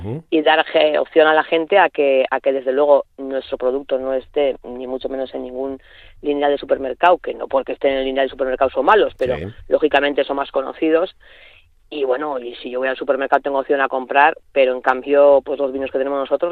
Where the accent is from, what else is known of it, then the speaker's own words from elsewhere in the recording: Guernica, Basque Country, Spain; lo mismo que nosotros venimos de la zona de Guernica